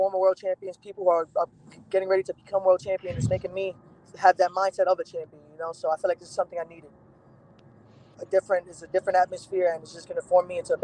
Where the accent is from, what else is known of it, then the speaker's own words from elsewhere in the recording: Bronx, New York, United States; Well, growing up, my father was a amateur boxer, and I used to always love going to his fights. He was competing a lot in the Bronx as well